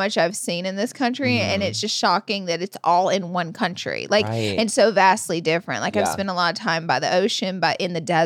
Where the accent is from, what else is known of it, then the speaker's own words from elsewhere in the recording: Alabama, United States; Someone said they're surprised I haven't because I'm from Alabama.